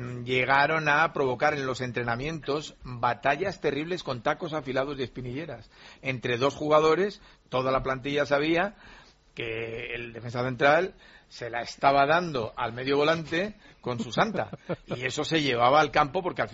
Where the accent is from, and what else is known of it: Spain